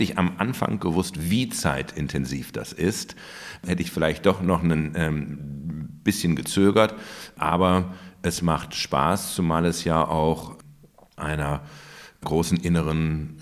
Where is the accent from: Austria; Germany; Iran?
Germany; eine Äquidistanz kann es in diesen Fragen im Nahostkonflikt für uns als Deutsche nicht geben